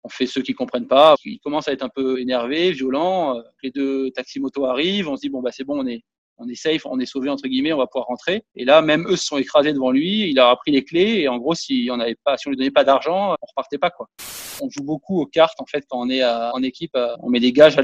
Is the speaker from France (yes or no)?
no; Monaco; Et là, je joue chez moi à Monaco